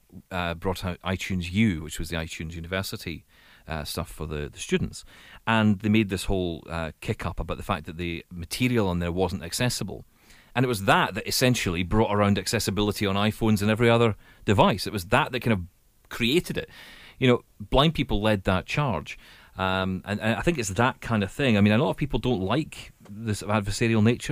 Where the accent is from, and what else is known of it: United Kingdom